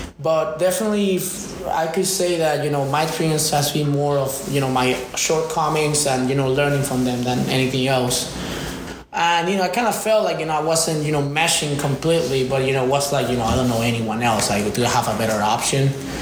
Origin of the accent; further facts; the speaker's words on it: Maracaibo, Zulia, Venezuela; I came from Venezuela, Maracaibo more specifically.